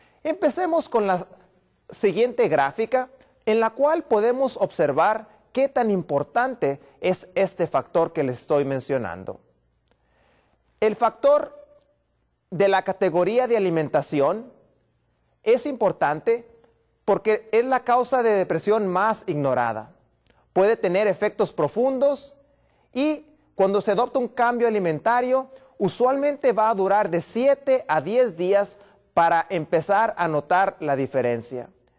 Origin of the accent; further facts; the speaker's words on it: Baja California, Mexico; vengo desde Baja California